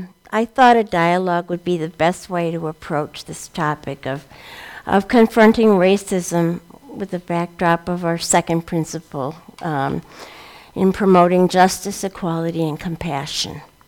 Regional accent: Beloit, Wisconsin, United States; born there; I was born in Beloit

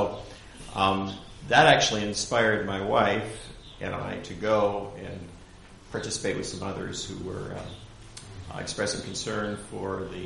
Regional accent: Michigan, United States; But even though I grew up in Upper Michigan, this is the first time that we got to walk across the bridge.

